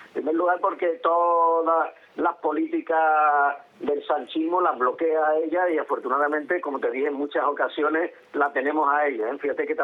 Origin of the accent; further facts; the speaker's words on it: Seville, Andalusia, Spain; born there; now in Canary Islands, Spain; no quedaremos canarios, porque aunque yo nací en Sevilla, ahora siendo hermana, yo soy canario y punto, porque a mí me da la real gana de serlo y se acabó.